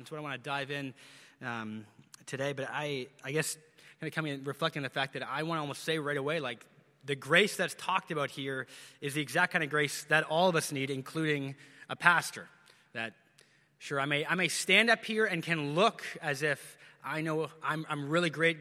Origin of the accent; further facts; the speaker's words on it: Canada; I'm a Canadian who's also an American.